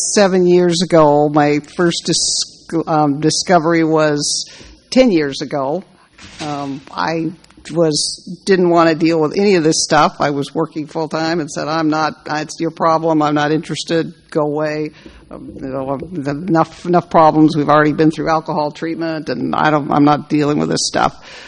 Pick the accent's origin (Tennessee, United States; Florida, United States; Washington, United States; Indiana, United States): Washington, United States; Seattle; from Seattle.